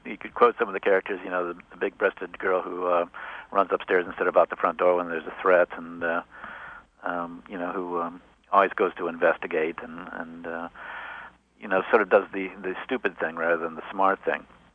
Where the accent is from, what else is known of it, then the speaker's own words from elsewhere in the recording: Cleveland, Ohio, United States; Cleveland, Ohio. It wasn't like I was living out in the middle of holy roller territory.